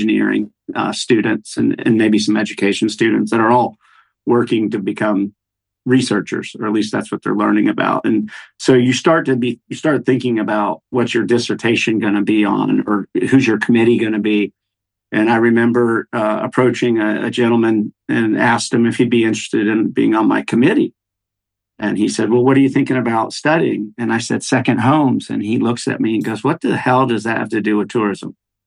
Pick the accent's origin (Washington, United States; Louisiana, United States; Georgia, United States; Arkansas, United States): Georgia, United States; Roswell; So I grew up in Roswell, Georgia, north of Atlanta.